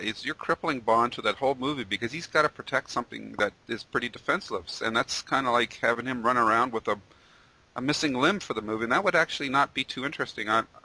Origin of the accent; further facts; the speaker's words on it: Canada; Well, he's a Canadian. I'm a Canadian.